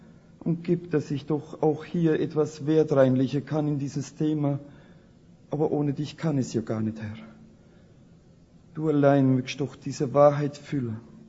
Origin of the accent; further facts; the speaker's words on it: Rhineland-Palatinate, Germany; Ich komme selbst aus der Pfalz und habe Probleme mit meinem Dialekt